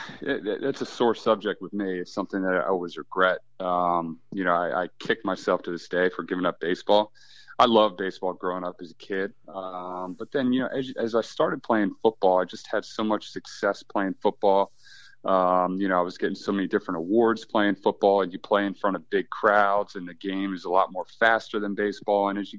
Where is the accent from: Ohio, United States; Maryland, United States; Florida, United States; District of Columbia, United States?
Maryland, United States; Hyattsville; I wanted to stay home. I wanted to play in front of my hometown, family, friends. You know, I went to Dematha right in Hyattsville, which is down the street from Maryland.